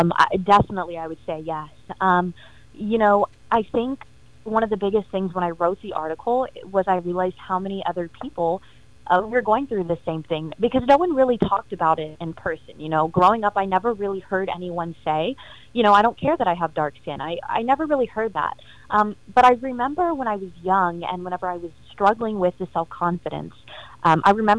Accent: India; I'm Indian, I'm dark, and I don't care

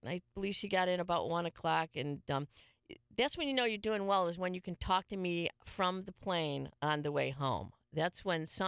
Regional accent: Melbourne Beach, Florida, United States; I'm from Melbourne Beach.

